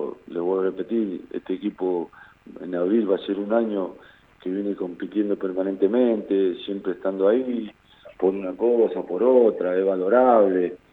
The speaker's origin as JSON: {"language": "Spanish", "region": "Mendoza", "country": "Argentina", "said": "somos prácticamente todos mendocinos"}